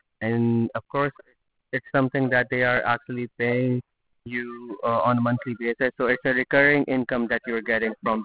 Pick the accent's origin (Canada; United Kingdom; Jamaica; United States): United Kingdom; England; Yeah, I'm from England.